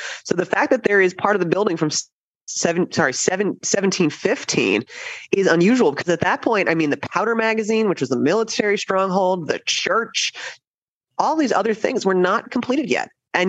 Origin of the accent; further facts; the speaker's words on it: New Jersey, United States; now in Williamsburg, United States; No, I'm from New Jersey.